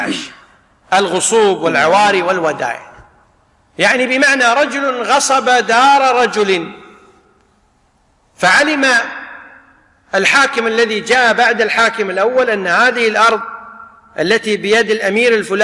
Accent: Kuwait; مثل عندنا في الكويت الآن يعطون مزارع لبعض الناس في مقابل ماذا؟

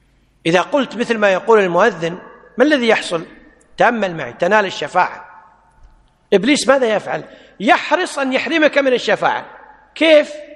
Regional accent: Kuwait; والحمد لله عندنا في الكويت أمر من الوزارة بأن المؤذنين يؤذنون للأذان الأول قبل الأذان الثاني بنصف ساعة

